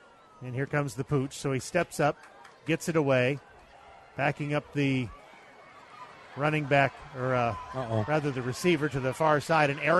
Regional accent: England, United Kingdom; I can't add that high, I'm an English guy, third and 27.

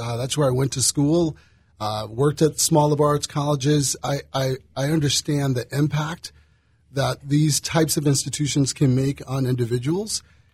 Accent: Connecticut, United States; while I'm a Northeast kid, born in Connecticut, as you mentioned

